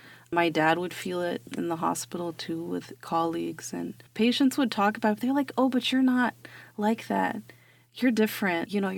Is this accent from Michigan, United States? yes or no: no; Illinois, United States; also born or lived in Calgary; I said, "I grew up in Southern Illinois. I was born in Calgary."